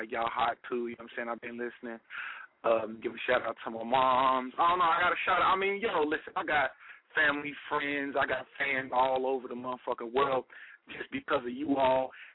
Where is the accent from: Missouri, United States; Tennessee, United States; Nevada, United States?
Missouri, United States; Kansas City; now in Philadelphia, United States; Let me give a shout out to my hometown, Kansas City, Missouri, 816.